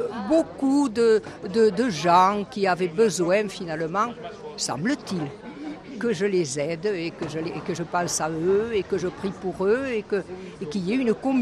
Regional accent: Gerde, Occitanie, France; Je viens de Gerde.

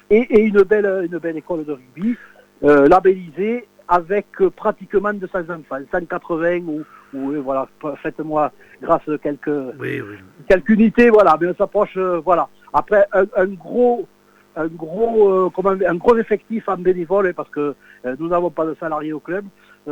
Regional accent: Occitanie, France; nous sommes fiers et nous sommes des Gersois, hein, comme vous l'avez si bien dit. Mais des fois, quand on est à l'ouest du département, on nous dit vous êtes un peu les Toulousains, parce qu'on est à 30 km de Toulouse.

